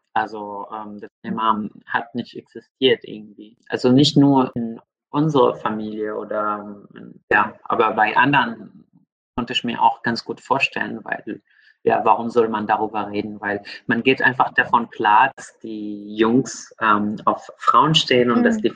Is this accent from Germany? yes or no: no; Syria; Also ich bin in Syrien aufgewachsen und ich habe ein großes Teil meines Lebens dort gebracht.